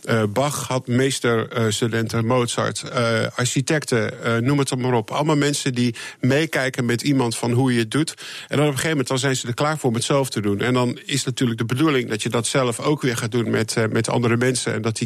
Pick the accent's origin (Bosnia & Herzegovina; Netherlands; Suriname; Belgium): Netherlands; now in Los Angeles, United States; En ik kom natuurlijk uit Nederland en mijn filmindustrie is natuurlijk begonnen in Nederland met Nederlandse films. En ik zit nu wel in Hollywood